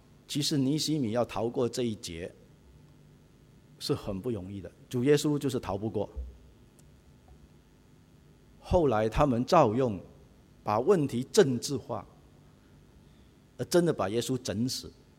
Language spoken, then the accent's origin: Chinese; Singapore; 虽然我们新加坡人常常被人嘲笑我们是政治冷感